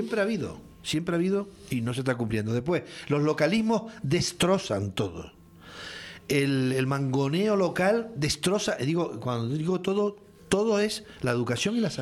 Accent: Canary Islands, Spain; yo soy canario que me siento feliz en Madrid, en Barcelona y en País Vasco.

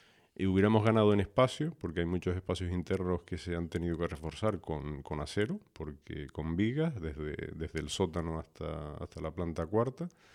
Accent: Puerto de la Cruz, Canary Islands, Spain; recuerdo desde pequeño, ¿no?, yo que soy del Puerto de la Cruz también

